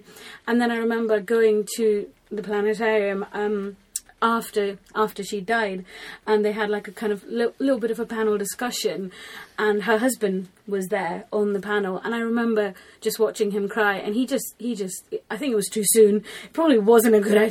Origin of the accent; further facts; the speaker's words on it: Mumbai, Maharashtra, India; So I grew up in Bombay, which is a big city. It's really bright and you can barely ever see the stars.